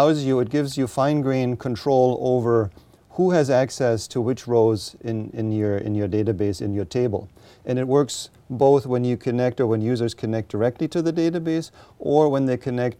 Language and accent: English; Germany; English is a second language; now in Redmond, United States; I'm originally from Germany. I've been here many years.